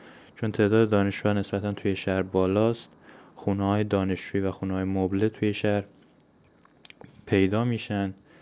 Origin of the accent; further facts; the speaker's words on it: Lahijan, Gilan, Iran; برای خود من که از لاهیجان میام، از خود لاهیجان تا خود دانشکده مثلا 1 ساعت راهه